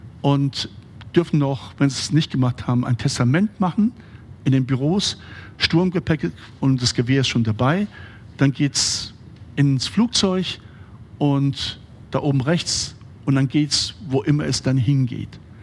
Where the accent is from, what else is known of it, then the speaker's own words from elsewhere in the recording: Veneto, Italy; ich komme ja aus den Dolomiten und mein Vorfahrer ist der Maler Tizian.